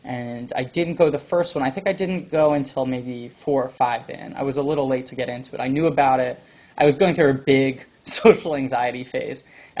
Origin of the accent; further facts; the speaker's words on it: New York City, New York, United States; I grew up in New York City.